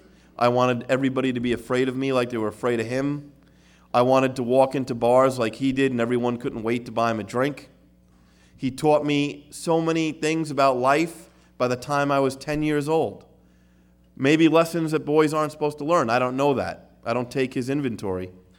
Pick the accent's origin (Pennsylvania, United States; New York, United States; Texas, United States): New York, United States; I grew up in New York.